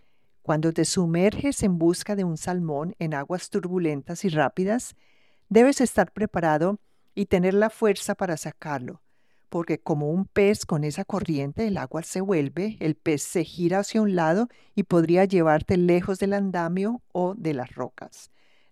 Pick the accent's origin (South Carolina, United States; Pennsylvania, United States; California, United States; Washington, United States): Washington, United States; Underwood; vivo en Underwood, Washington. Y soy nativo de esta parte del país. Viví aquí toda mi vida. Nací y crecí aquí. Siempre he vivido río arriba y río abajo.